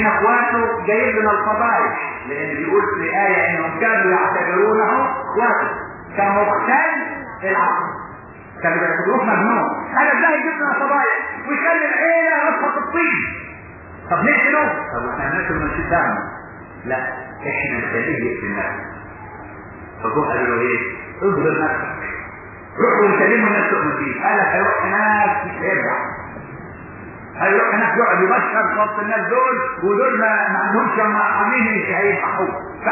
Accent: Upper Egypt, Egypt; زي عندنا في الصعيد زي دلوقتي الاعمام يسموه اب

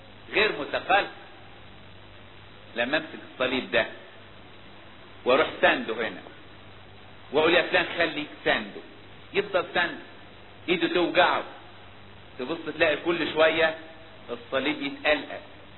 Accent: Upper Egypt, Egypt; ده عندنا في الصعيد لما راجل يتقتل يبقى عار

